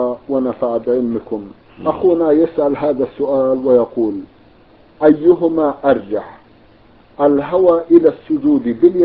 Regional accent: Egypt; إسبال الإزار على أنها عادة عندنا في مصر

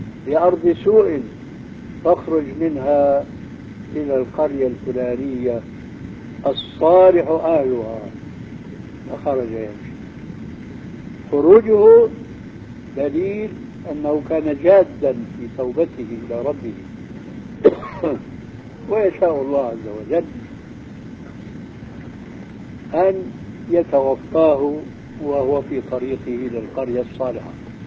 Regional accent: Syria; على مذهب العام عندنا في سوريا

